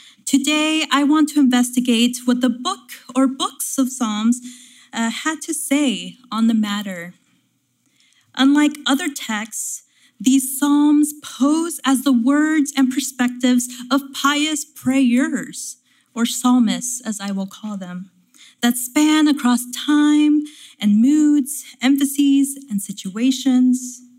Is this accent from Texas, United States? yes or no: yes; Texas, United States; Just last week, the governor of my home state of Texas announced that Texas was no longer going to accept refugees.